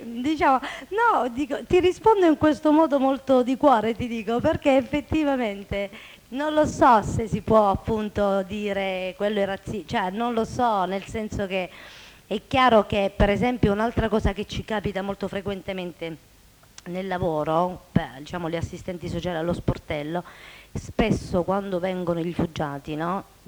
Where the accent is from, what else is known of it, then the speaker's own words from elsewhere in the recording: Basilicata, Italy; quando qualcuno mi dice, ma sei pugliese? Io sono lucana